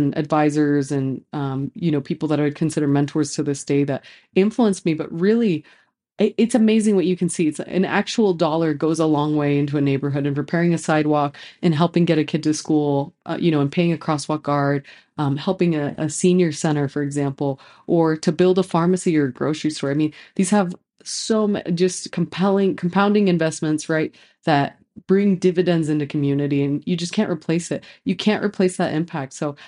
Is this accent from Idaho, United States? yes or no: yes; Idaho, United States; I was born here, but I was raised in Southern Idaho, got to move back at the end of 2014.